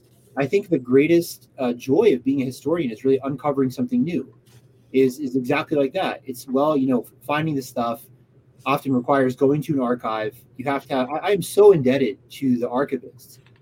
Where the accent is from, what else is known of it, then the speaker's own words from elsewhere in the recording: Pennsylvania, United States; I'm from Pennsylvania. And so going to the Battle of Gettysburg, the Gettysburg Battlefield, which is about 3 hours south of where I grew up